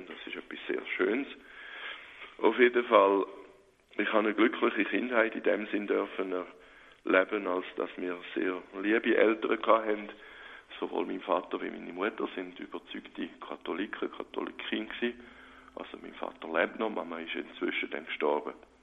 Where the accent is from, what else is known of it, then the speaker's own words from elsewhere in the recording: Solothurn, Switzerland; also born or lived in Eastern Switzerland; Ich bin in der Ostschweiz geboren worden, wie man gut gehört an meinem Dialekt da. Bin aber dann schon in ganz frühen Jahren in der Gegend von Solothurn gekommen.